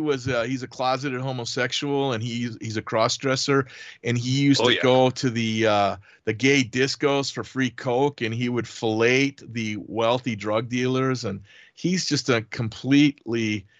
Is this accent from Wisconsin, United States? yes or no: yes; Wisconsin, United States; Yeah. I mean, I grew up in Wisconsin